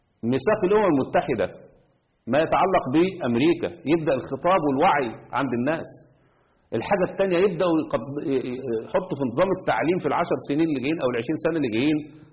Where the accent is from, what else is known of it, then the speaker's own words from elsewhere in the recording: Egypt; انت يعني تخيل مثلا احنا عندنا في مصر